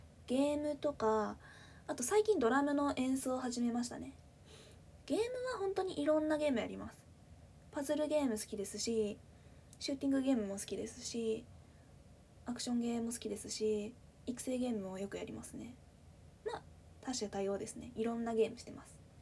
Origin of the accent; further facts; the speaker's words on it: Fukuoka, Japan; accent: Hakata dialect; 出身地は福岡です。博多弁がたまに出ちゃうかもしれないんですけど許してください。今回は標準語で喋らせていただこうと思ってます。